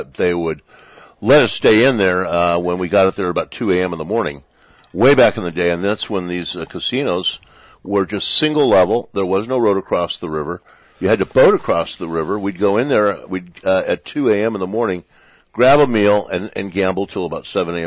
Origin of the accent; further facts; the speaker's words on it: Lake Havasu City, Arizona, United States; So when I met the curator, she asked me, where are you from? I said, Lake Havasu City.